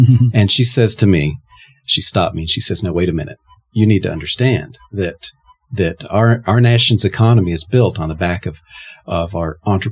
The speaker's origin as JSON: {"language": "English", "town": "Denver", "region": "Colorado", "country": "United States", "tie": "born or raised there", "also_born_or_lived": "Las Vegas", "said": "And I grew up here in Denver for the most part, born in Vegas."}